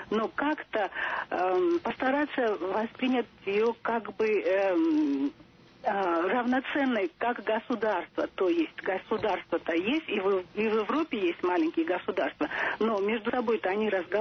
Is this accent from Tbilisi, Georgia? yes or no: no; Sukhumi, Abkhazia, Georgia; now in Moscow, Russia; я из Сухуми, из-за войны я приехала сюда, в Москву. Здесь живу с 96-го года.